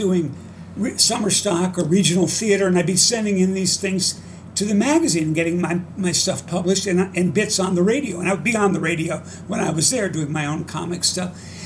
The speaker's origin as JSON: {"language": "English", "town": "Miami", "region": "Florida", "country": "United States", "tie": "born or raised there", "said": "I grew up in Miami"}